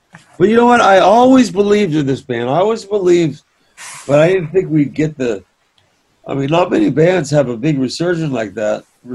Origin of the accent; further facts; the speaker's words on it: North Hollywood, California, United States; And we're like, Africa, Dave? We're from North Hollywood.